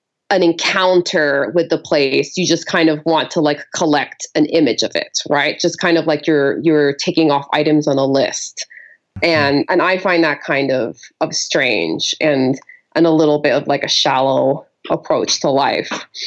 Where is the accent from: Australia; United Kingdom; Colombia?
Colombia; moved away as an adult; now in United States; my experience of growing up in Colombia as a child was just being told constantly, like, oh God, Colombia, it's so dangerous.